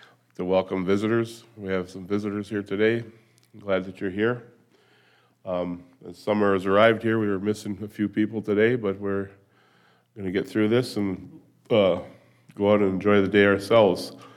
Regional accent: Flat Rock, Michigan, United States; also born or lived in Trenton; I was born down in Detroit, Michigan, near Detroit, Trenton, Michigan. We lived in Flat Rock, Michigan, and our neighbors, they were farmers.

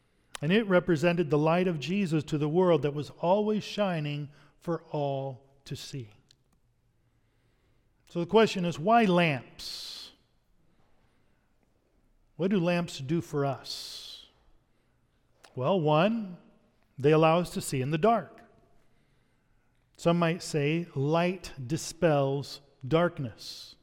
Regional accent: Texas, United States; We had those growing up in Texas

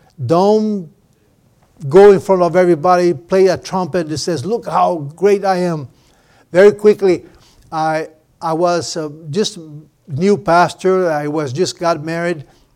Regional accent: Brazil; English is a second language; a dear lady from my home state in Brazil

